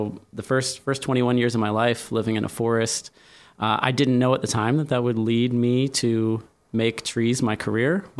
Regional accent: Indiana, United States; I grew up in Indiana, and every summer my family would live on a lake in the woods.

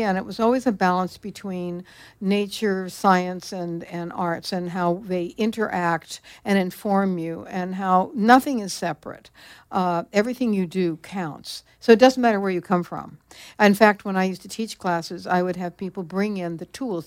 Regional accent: Boston, Massachusetts, United States; Because I came from Boston, as I said, and the seasons are really significant.

